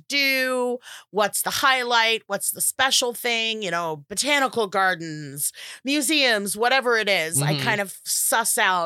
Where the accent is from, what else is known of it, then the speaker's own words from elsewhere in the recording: United States; We're American. Every other country is just one thing.